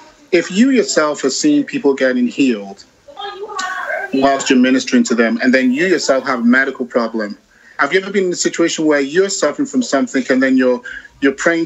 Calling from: Queens, New York, United States; I'm calling from New York.

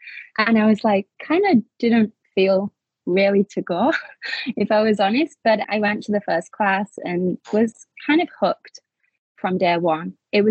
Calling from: New South Wales, Australia; Yeah, so I'm just outside of Byron Bay. I'm in a place called Nuribar, where I moved to around, just be over a year now.

